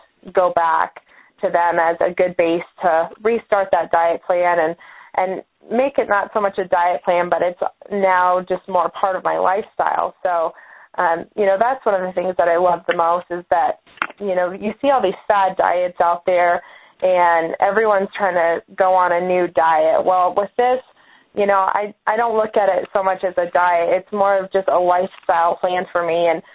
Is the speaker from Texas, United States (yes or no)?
no; Alaska, United States; I'm originally from Alaska.